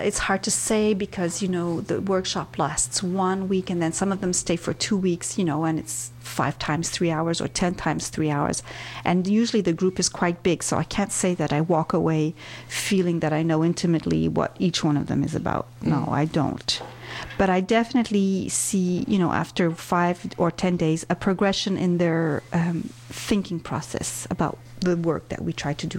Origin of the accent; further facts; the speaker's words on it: Lisbon, Portugal; link up in a more permanent way with my hometown, Lisbon, in Portugal.